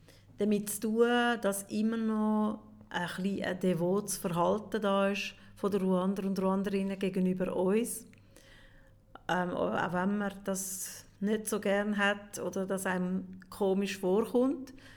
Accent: Switzerland; ich bin gar keine richtige Schweizerin, obwohl ich auf dem Pass und von meinen Eltern und zurück bin ich eine hundertprozentige Schweizerin.

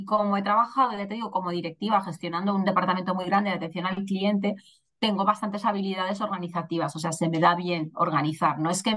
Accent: Denia, Valencian Community, Spain; now in Barcelona, Spain; yo vivo en Barcelona, yo no soy de Barcelona, soy de Denia, ya lo he dicho, pero vivo en Barcelona ya hace 11 años.

